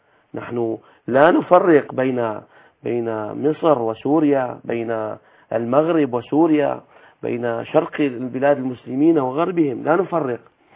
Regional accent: Syria

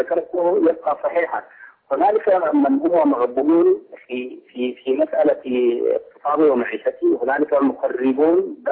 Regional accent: Sudan; الإدارة الأهلية عندنا في السودان

